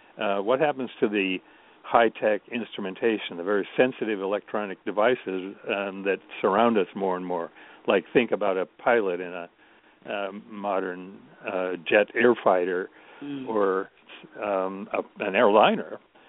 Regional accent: Nebraska, United States; Well, I was born. I grew up in Nebraska

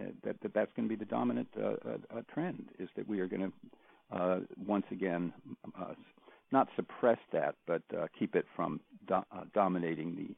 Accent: United States; As an American, I see that, and as a historian, I object to it.

